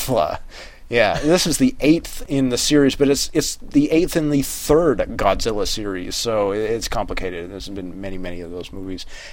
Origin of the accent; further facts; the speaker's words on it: New Hampshire, United States; That is the Live Free or Die is the state motto of New Hampshire, and I'm from New Hampshire, and that has something to do with it.